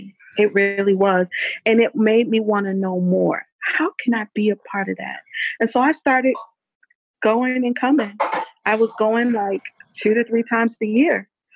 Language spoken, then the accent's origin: English; Chicago, Illinois, United States; also born or lived in Naperville; because growing up in Chicago is, you know, obviously a pretty big city, but as an adult, I lived in Naperville.